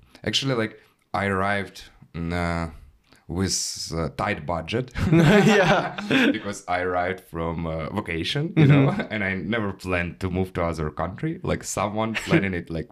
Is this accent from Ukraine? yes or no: yes; Ukraine; English is a second language; moved away as an adult; now in United States; I lived, like, born and raised in Ukraine, lived there for all my life. I built my own production company there and, like, was pretty successful guy, you know?